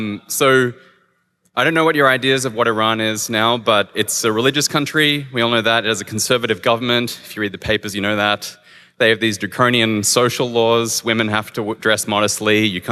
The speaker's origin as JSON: {"language": "English", "country": "Australia", "said": "I'm from Australia. I came a long way to be at camp."}